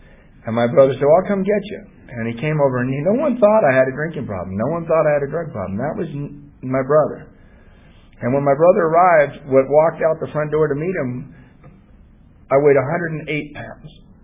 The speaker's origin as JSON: {"language": "English", "country": "Ireland", "said": "No hard feelings, right? We're Irish, and this is how it is."}